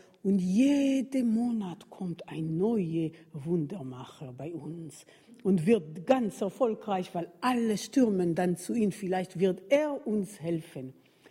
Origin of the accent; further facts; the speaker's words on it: Jerusalem, Jerusalem District, Israel; Als ich letztes Mal in meine Heimat war, ging ich in die Stadt Jerusalem spazieren. Nicht weit von Shuk Machne Yehuda, der israelische Markt, da habe ich mal gewohnt, als ich noch dort gelebt habe.